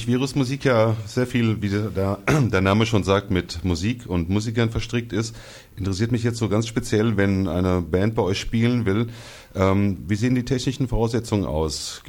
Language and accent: German; Frankfurt, Hesse, Germany; ich als Frankfurter, bin so ein bisschen Lokalpatriot